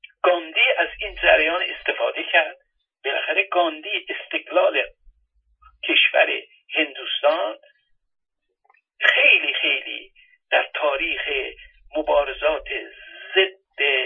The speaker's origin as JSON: {"language": "Persian", "country": "Iran", "said": "من به عنوان یک ایرانی اینو مطرح میکنم."}